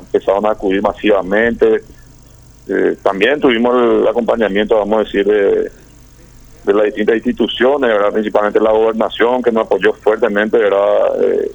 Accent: Asunción, Paraguay; now in Encarnación, Paraguay; yo soy natural de Asunción, pero ahorita puede ser de corazón. Desde el 2000 que estoy por acá, ¿verdad?

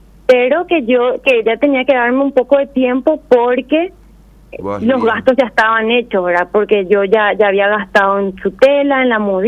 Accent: Encarnación, Itapúa, Paraguay; born there; No, yo nací en Encarnación.

